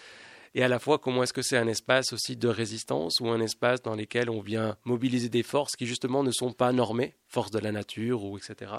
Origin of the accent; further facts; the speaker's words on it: Grenoble, Auvergne-Rhône-Alpes, France; c'est ah ben, la montagne, parce que je suis grenoblois, mais je suis toujours dans la montagne